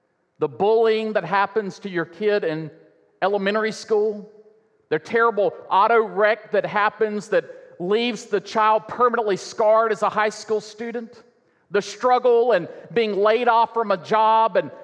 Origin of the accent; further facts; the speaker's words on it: Warner Robins, Georgia, United States; I think about when I was a kid, I've mentioned before, growing up in Warner Robins next to Robins Air Force Base